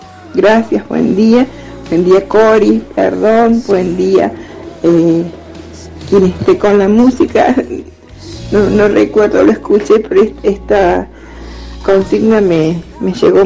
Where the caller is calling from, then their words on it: Córdoba, Argentina; acá de Córdoba